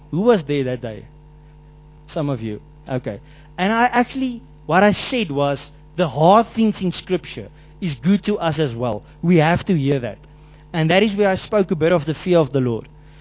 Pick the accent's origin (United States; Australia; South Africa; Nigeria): South Africa; now in Namibia; I grew up in South Africa